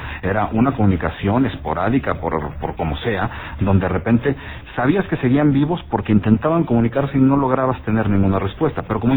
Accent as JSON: {"language": "Spanish", "country": "Mexico", "said": "los que somos primera generación, de los que somos hijos de migrantes. Al final, yo en México sigo siendo el árabe, pero uh-huh. En Siria soy el mexicano."}